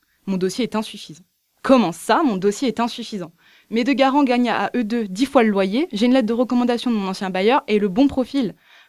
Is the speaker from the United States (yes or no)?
no; Brittany, France; Je viens de Bretagne, alors la mer à 25 degrés et l'accent chantant du sud me font rêver.